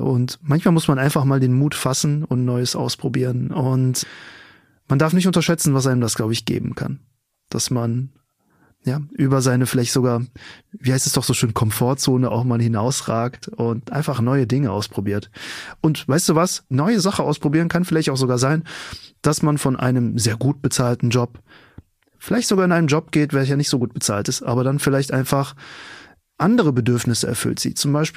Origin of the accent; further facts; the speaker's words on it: Frankfurt, Hesse, Germany; ich bin aus Frankfurt